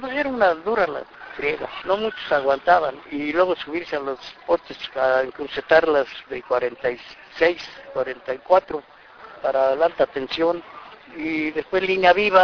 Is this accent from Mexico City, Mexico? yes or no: yes; Mexico City, Mexico; México, en Sitio Federal, en la colonia Guerrero. Allí viví. Viví 35 años hasta que me cambié después a la Pensil. Y luego ya hasta que agarré casa acá en la Tabilla